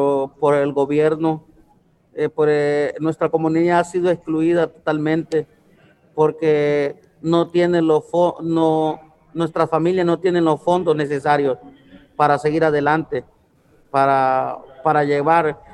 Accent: Honduras; moved away as an adult; now in United States; yo soy emigrante hondureño y estoy aquí hace 7 años y he sido trabajador agrícola cuando acababa de venir de Honduras

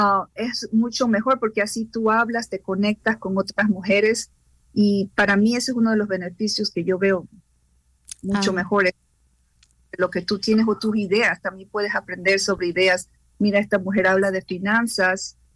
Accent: Ecuador; now in Dutchess County, United States; Yo soy de Ecuador.

